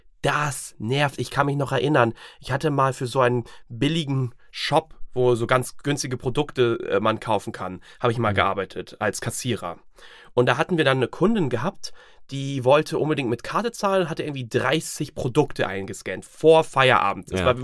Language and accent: German; Russia; Meine Chefin war Russin, deine Kollege war Afrikaner, ich war Russe.